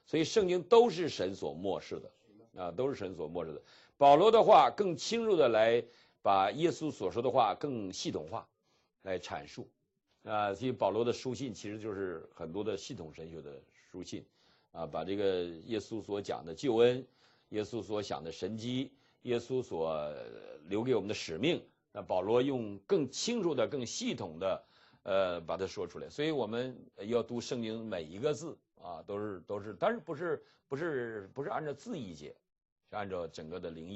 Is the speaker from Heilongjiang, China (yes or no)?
yes; Heilongjiang, China; 那我黑龙江人，我想黑龙江独立的